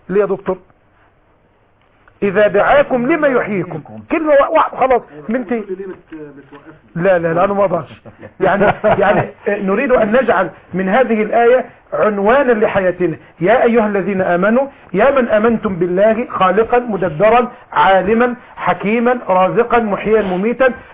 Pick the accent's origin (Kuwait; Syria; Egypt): Egypt